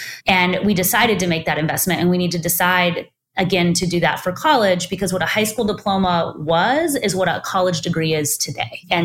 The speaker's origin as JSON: {"language": "English", "region": "Texas", "country": "United States", "said": "including in places like my home state of Texas"}